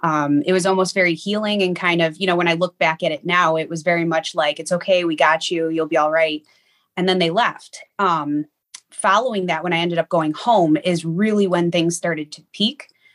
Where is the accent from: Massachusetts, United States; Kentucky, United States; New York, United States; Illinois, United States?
New York, United States; Niagara Falls; The area that I grew up in is very historic. I grew up in Niagara Falls, New York.